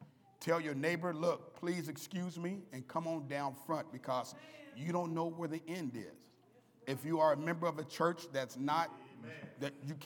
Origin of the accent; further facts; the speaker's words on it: Seattle, Washington, United States; I'm from Seattle, Washington. I'm a member of the Tuckawilla Church of Christ.